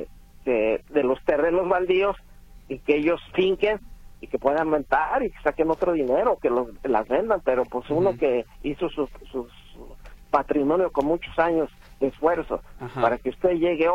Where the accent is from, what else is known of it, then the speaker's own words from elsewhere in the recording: Mexico City, Mexico; yo soy de la Ciudad de México